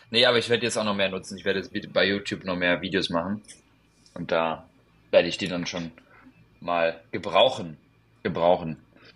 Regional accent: Cologne, North Rhine-Westphalia, Germany; ich als Kölner aufgewachsen, zwischen ganz vielen Türken

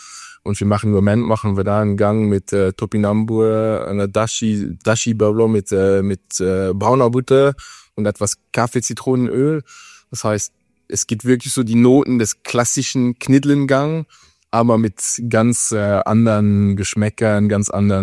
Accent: Luxembourg; Ich bin Luxemburger, habe aber einen Großteil meiner Karriere im Ausland, vor allem sehr, sehr lange Zeit in Asien gemacht.

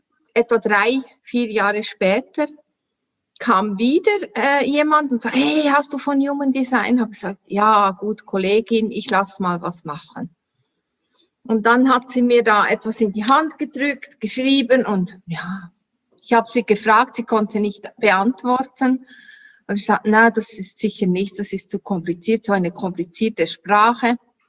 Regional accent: Solothurn, Switzerland; ich komme, wie man hört, an meinen Dialekt aus der Schweiz, Solothurn. Wie gesagt, du hast richtig gehört, 30 Kilometer von Bern, ist im sogenannten Mittelland. Also hier sind oben Berge, unten Berge und so.

